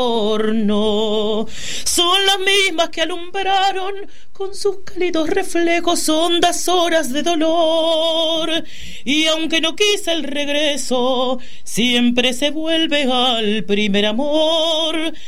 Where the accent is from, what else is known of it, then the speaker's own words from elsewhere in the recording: Córdoba, Argentina; Bueno, yo soy cordobesa.